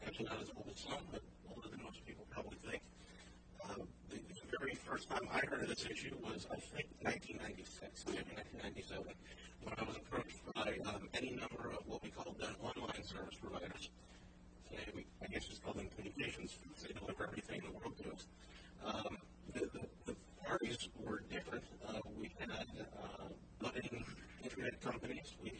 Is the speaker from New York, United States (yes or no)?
no; St. Louis, Missouri, United States; the law firm from my hometown, St. Louis, Missouri.